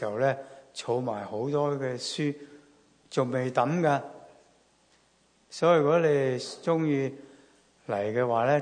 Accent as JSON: {"language": "Chinese", "region": "Guangdong", "country": "China", "said": "我们广东人讲嘢真的很得意，老老又有老定，是吧？"}